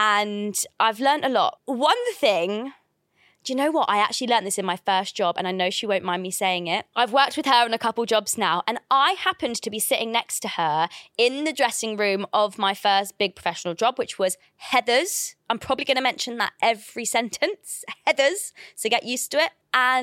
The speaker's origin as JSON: {"language": "English", "town": "Basingstoke", "region": "South East England", "country": "United Kingdom", "said": "surprisingly, I'm not actually Welsh. I'm from Basingstoke."}